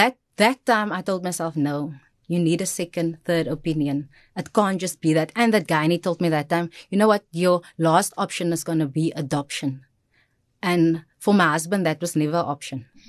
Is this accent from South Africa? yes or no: yes; Stellenbosch, Western Cape, South Africa; We grew up in Stellenbosch. I grew up in Stellenbosch, but in the Ridge.